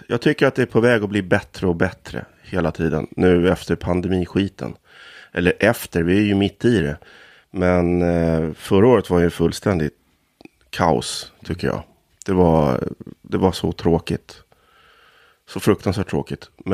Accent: Norrland, Sweden; also born or lived in Stockholm; Jag är född i Kärrtorp, men känslan av uppväxtheten är ju i Norrland.

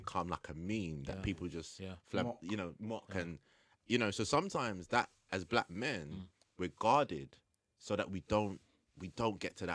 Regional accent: Tottenham, London, United Kingdom; I grew up in a time, like, you know, where I grew up in Tottenham.

